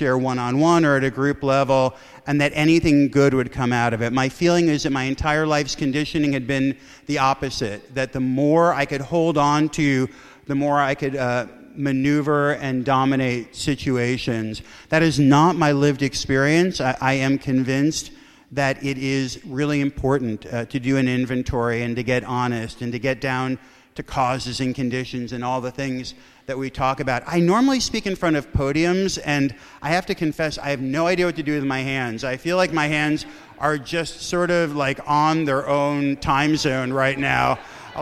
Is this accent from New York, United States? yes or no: yes; New York City, New York, United States; born there; I was born in Brooklyn, which is by far the coolest thing about my entire story. And believe me, for a white suburban kid who wanted street cred, being born in Brooklyn is the most street cred I've ever gotten